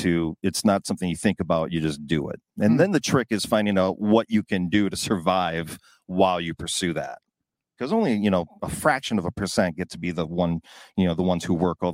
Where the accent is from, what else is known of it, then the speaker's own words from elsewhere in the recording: Glenwood, Minnesota, United States; Glenwood near Alexandria, a small little town.